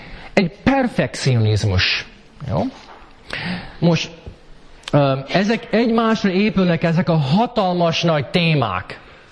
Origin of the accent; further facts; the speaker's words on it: United States; ugye én Amerikában nőttem fel, de … én magyar származású vagyok